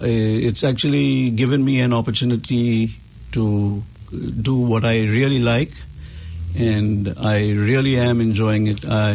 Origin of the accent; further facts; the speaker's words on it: Mumbai, Maharashtra, India; I think half of Bombay know me as the party boy.